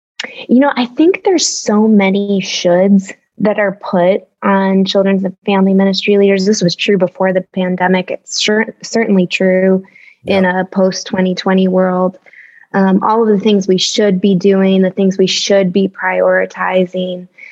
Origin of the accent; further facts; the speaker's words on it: Chicago, Illinois, United States; And I'm born and raised in Chicago. So that's go Cubs. Lou Malnati's pizza.